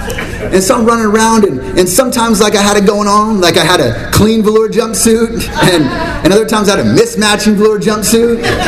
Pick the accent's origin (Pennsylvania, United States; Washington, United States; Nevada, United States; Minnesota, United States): Washington, United States; Longview; I grew up in Southwest Washington, predominantly white community.